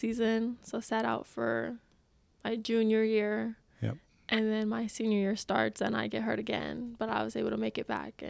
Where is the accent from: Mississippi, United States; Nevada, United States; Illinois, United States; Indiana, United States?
Nevada, United States; Las Vegas; also born or lived in Milwaukee; I'm from Vegas, so I was born and raised here my whole life. Then for my first year of college, I went to Milwaukee